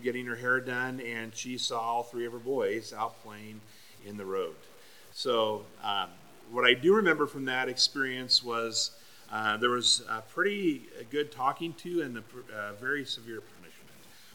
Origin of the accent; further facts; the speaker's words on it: Oregon, United States; Remember an experience growing up on the Oregon coast and being told that we were not to walk into the highway. We lived on Highway 101